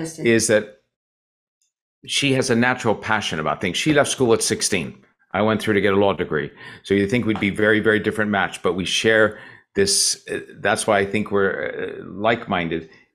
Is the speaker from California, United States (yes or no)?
yes; San Francisco, California, United States; So while she was growing up in that environment, I was growing up in San Francisco with a Jewish father, secular Jewish father, obviously, because he married a Catholic, Italian-American Catholic.